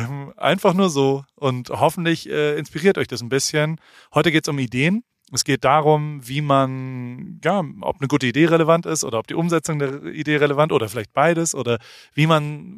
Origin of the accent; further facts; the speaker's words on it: West Germany, Germany; als Ostdeutscher und ich als Westdeutscher